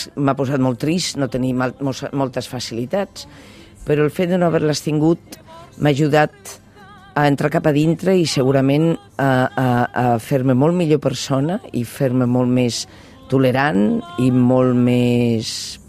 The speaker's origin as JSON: {"language": "Catalan", "town": "Valencia", "region": "Valencian Community", "country": "Spain", "tie": "born or raised there", "said": "jo des de petita vaig néixer a València al si d'una família d'alta burgesia"}